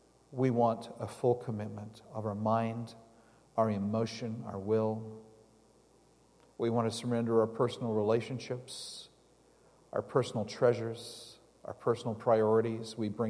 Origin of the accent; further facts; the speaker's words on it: Manitoba, Canada; And I came from Manitoba. And Manitoba is a place that has four very distinct seasons.